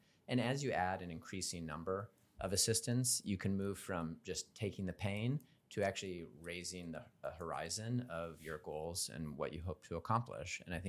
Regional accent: Midwest, United States; I grew up in the Midwest, Midwest boy, parents were farmers.

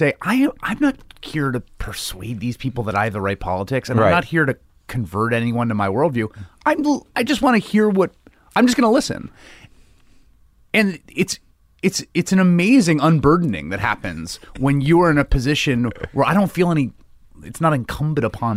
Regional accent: Bronx, New York, United States; It was a working class, middle class family. It was in the Bronx in the 80s. My mom is from the Bronx.

